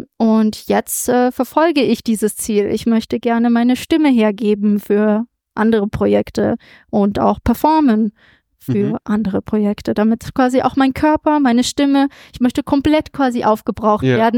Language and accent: German; Germany; accent: German; Auch im englischen Raum, dass sich mein deutscher Akzent zum Beispiel ein bisschen reduzieren lässt und dafür britisches Englisch sich einfindet.